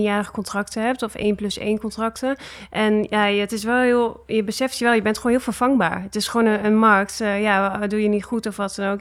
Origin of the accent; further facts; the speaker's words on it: Netherlands; En daar zijn wij als Nederlanders ook heel flexibel, dat we ons goed aanpassen.